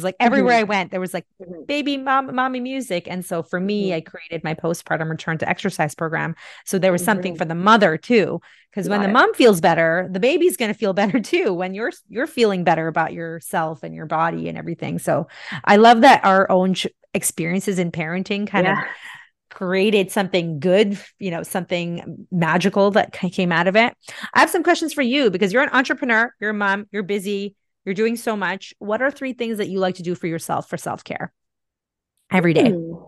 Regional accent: India; I grew up in India

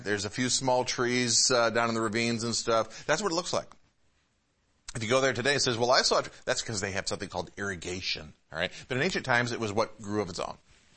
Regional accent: Puyallup, Washington, United States; I'm from Puyallup. What's a Puyallup? never heard of a Puyallup before. It's kind of nice to be from a place that there's only one of those in the world.

